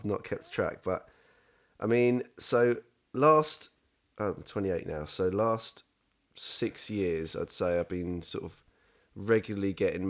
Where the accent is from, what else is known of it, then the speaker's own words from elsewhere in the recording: Cliffe, South East England, United Kingdom; I grew up in Cliff. So like there's a Cliff social club, Cliff Woods is not far from us as well.